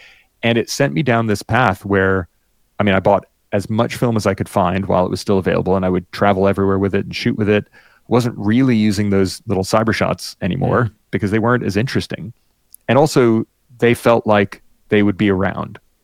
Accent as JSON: {"language": "English", "town": "Miami", "region": "Florida", "country": "United States", "tie": "born or raised there", "said": "I grew up in Miami, and the US is massive."}